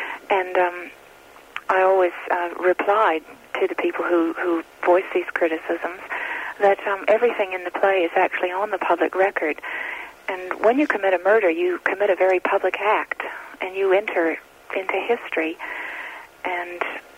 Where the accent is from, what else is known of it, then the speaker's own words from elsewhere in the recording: United States; now in Christchurch, New Zealand; or they feel that perhaps because I am an American that I won't be able to understand what Christchurch society was like back then